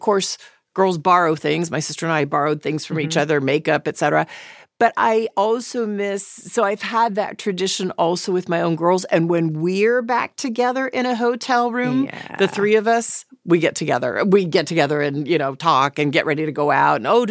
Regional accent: Dallas, Texas, United States; I grew up in Dallas, Texas.

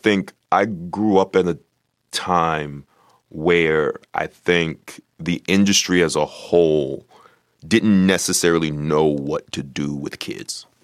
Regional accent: New York, United States; We grew up together in New York

